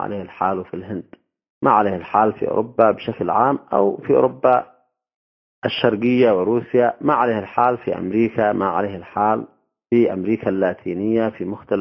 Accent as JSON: {"language": "Arabic", "country": "Yemen", "said": "عندما نأتي إلى موروثنا نحن كشعب يمني، وما هي هويتنا، وما هو انتماؤنا الذي نبني عليه مسيرة حياتنا وطريقة حياتنا"}